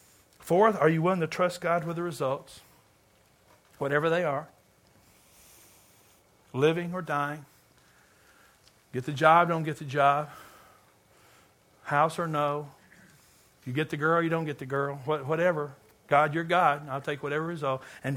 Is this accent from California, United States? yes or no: no; Kentucky, United States; but you know, I'm from Kentucky, where the highest spiritual gift is smoking.